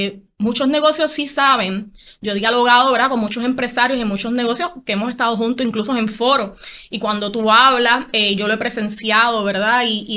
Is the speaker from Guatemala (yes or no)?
no; Puerto Rico; Yo soy puertorriqueño, nosotros somos capital de aquí de Puerto Rico